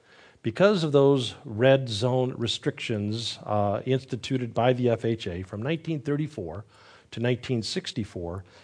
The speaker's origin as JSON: {"language": "English", "region": "California", "country": "United States", "tie": "born or raised there", "said": "Now again, I grew up in California where real estate went through a tremendous boom in much of the 20th century."}